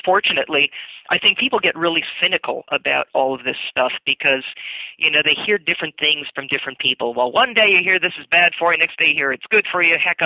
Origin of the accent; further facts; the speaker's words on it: Minnesota, United States; of course, I'm from Minnesota, where it gets a little bit cold this time of year. Originally, I'm from Minnesota anyway. I don't live there now.